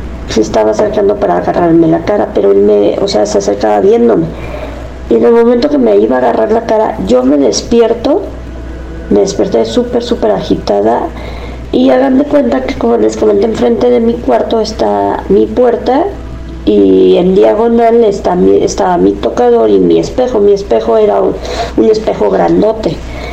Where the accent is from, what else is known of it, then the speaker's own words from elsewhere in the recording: Querétaro, Mexico; Yo soy de Querétaro.